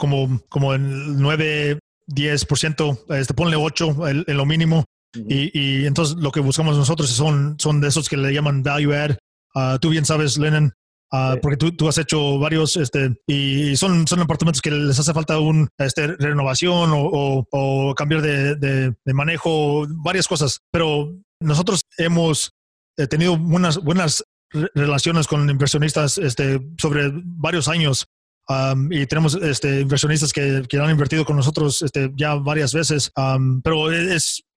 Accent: Texas, United States; born there; soy nacido aquí en Texas, aquí un poquito afuera de Houston. Okay. Mi papá es mexicano, también mi mamá.

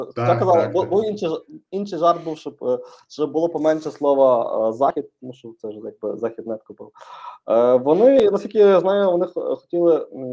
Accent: Khodoriv, Lviv Oblast, Ukraine; accent: Lviv; можна сказати, ходорівська, тому що я виріс в Ходорові, невелике місто під Львовом, 60 кілометрів

